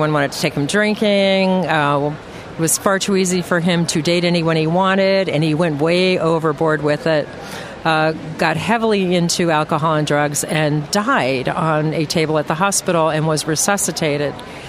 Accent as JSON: {"language": "English", "town": "Miami", "region": "Florida", "country": "United States", "tie": "born or raised there", "said": "I come from Miami, and a lot of people won't tell you that's actually the South, but it is. I having grown up there, I do remember when we weren't quite as international as we are now."}